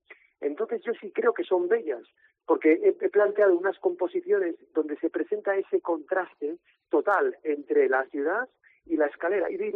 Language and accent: Spanish; Santander, Cantabria, Spain; yo soy de Santander igual que vosotros